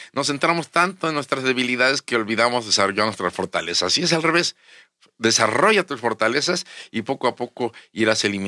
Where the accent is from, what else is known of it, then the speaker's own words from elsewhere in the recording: Querétaro, Mexico; yo que vengo de Querétaro, nosotros que venimos de Querétaro